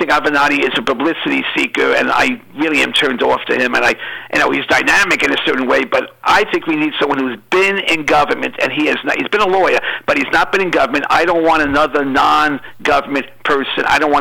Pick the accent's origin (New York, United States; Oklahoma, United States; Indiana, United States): New York, United States; And I'm from New York originally, yes.